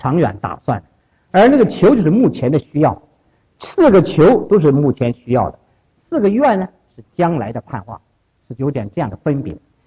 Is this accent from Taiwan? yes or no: yes; Taiwan; 我们从台湾来都听到一句话